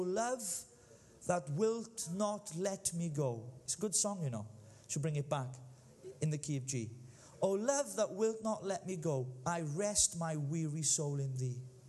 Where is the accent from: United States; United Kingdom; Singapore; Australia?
United Kingdom; Llanelli, Wales; I'm in Cwmbran. I'm from Llanelli.